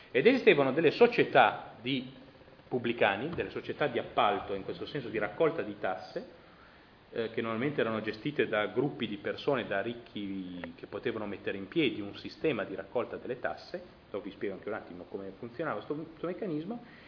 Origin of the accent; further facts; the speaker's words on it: Emilia-Romagna, Italy; io sono romagnolo di origine, a queste parti si dice meglio un morto in casa che un marchigiano alla porta